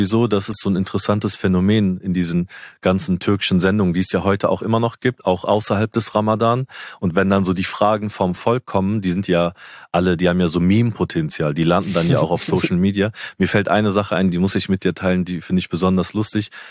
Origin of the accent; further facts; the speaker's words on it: Remscheid, North Rhine-Westphalia, Germany; ich bin in einer Kleinstadt in Remscheid aufgewachsen